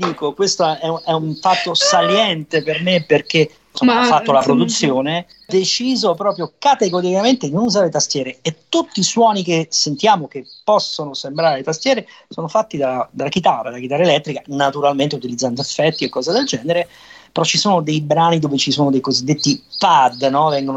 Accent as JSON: {"language": "Italian", "town": "Naples", "region": "Campania", "country": "Italy", "said": "Considera che io, come ti dicevo, sono napoletano."}